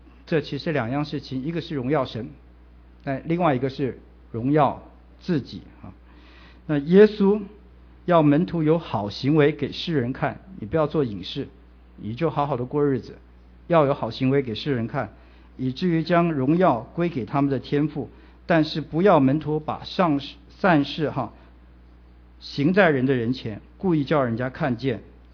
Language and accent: Chinese; China